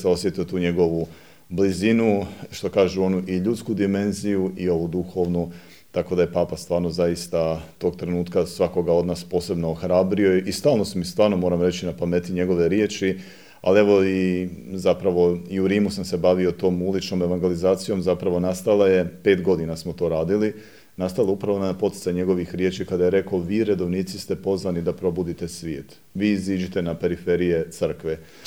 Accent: Bosnia & Herzegovina; jako sam rodom iz Bosne, dakle više sam o Međugorju čuo u Italiji dok sam živio kao student, nego dok sam bio u svojoj župi u Bosni.

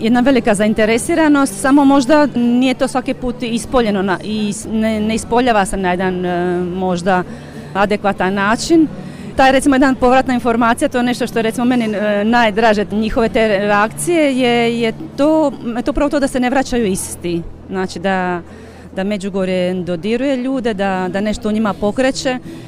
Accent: Nin, Zadar County, Croatia; dolazim iz Nina, iz Hrvatske.

